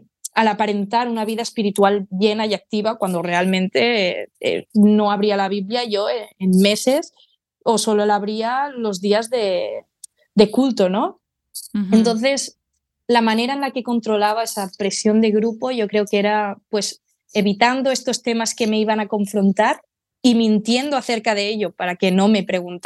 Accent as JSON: {"language": "Spanish", "town": "Vilafranca del Penedès", "region": "Catalonia", "country": "Spain", "tie": "born or raised there", "said": "Estamos hablando de la fiesta mayor de mi pueblo, que es Vilafranca del Penedès"}